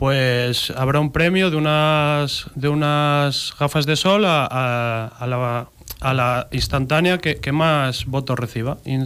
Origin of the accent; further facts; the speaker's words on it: Ponferrada, Castile and León, Spain; porque yo soy de aquí, yo soy natural de Ponferrada